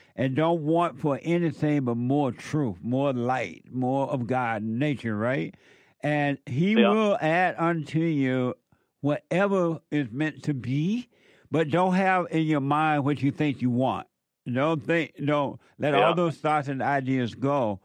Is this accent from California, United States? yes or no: no; Alabama, United States; The last time I saw it work was when I was growing up in Alabama.